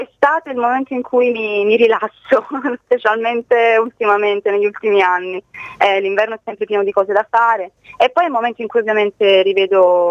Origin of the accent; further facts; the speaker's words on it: Naples, Campania, Italy; born there; io sono nata a Napoli, quindi per me il mare ha un'importanza fondamentale.